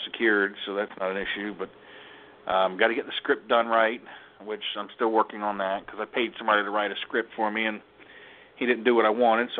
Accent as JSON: {"language": "English", "region": "Florida", "country": "United States", "said": "Well, I come from Florida. You can't pick a rock up on the ground in Florida and sharpen a knife. We don't have rocks."}